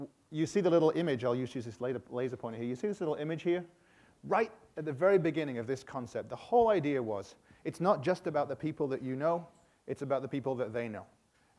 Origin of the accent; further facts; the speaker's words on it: England, United Kingdom; as a kid growing up in England in the 80s, you think Chicago, you think Ferris Bueller's Day Off.